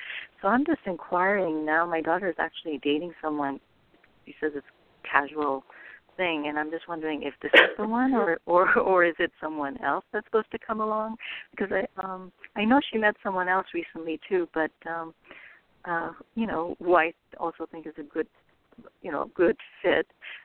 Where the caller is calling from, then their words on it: California, United States; Calling from California.